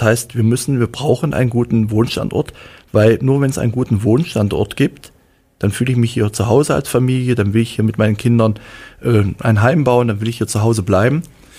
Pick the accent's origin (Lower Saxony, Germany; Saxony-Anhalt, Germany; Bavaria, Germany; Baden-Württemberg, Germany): Saxony-Anhalt, Germany; wir kommen aus dem Salzlandkreis